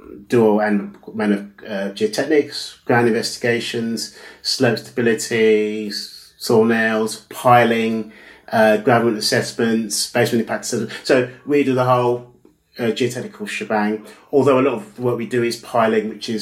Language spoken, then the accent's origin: English; United Kingdom; I'm British. I was born here.